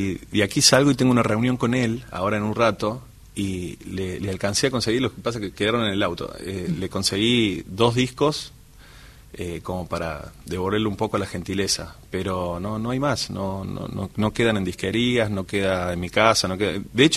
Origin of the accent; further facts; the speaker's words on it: Córdoba, Argentina; moved away as an adult; now in La Plata, Argentina; nací en Córdoba, viví toda mi vida en Córdoba y me mudé hace 9 años a la ciudad de La Plata. Y ahí estoy instalado, ya firme.